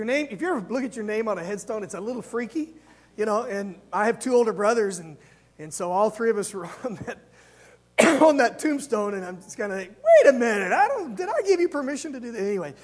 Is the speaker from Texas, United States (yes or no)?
yes; Texas, United States; Many of you know I'm originally was from Texas. All of our relatives are down in the South.